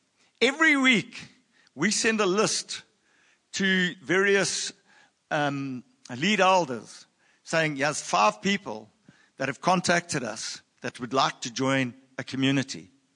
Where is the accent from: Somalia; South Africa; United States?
South Africa; We are South African.